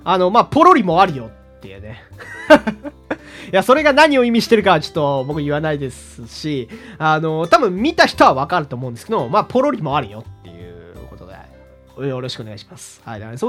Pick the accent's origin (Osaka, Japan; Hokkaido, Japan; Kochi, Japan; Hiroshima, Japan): Hokkaido, Japan; 僕のね、出身地、北海道の右上の方をですね、思い出しましたね。